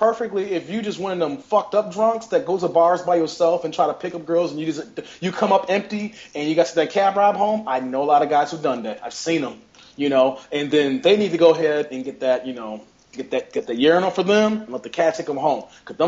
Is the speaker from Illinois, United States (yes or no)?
yes; Bolingbrook, Illinois, United States; shout out to people who I grew up with in Bolingbrook.